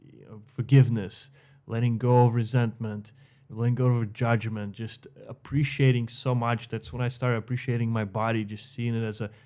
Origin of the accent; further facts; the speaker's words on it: Ukraine; I was raised in Ukraine and in a pretty harsh environment, I would say, where there's a lot of competition.